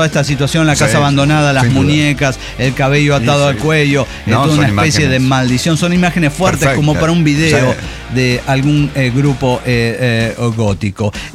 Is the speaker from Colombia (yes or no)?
yes; Colombia; Y vamos de nuevo con todo el pedo que los colombianos no hablamos caribeño.